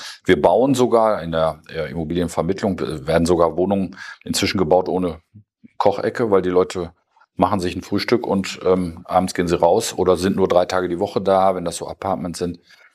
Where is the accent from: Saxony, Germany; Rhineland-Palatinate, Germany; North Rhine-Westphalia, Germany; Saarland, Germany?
North Rhine-Westphalia, Germany; Münster; ich komme ja aus Münster, das ist eine Studentenstadt.